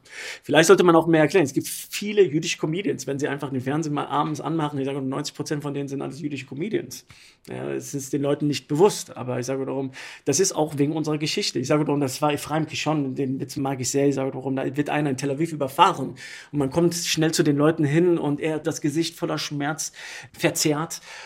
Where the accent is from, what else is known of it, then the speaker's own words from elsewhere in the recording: Erkrath, North Rhine-Westphalia, Germany; born there; Ich bin hier in Deutschland geboren, bei Düsseldorf in Erkrath.